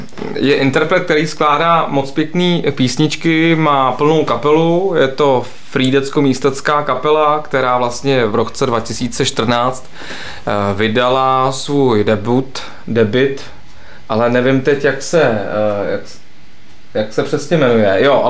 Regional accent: Stará Boleslav, Central Bohemian Region, Czechia; my jsme ze Staré Boleslavy pod Labem.

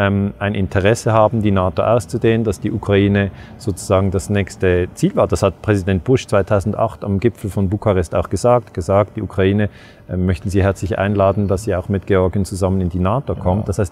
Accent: Switzerland; wie die Schweiz, mein Heimatland

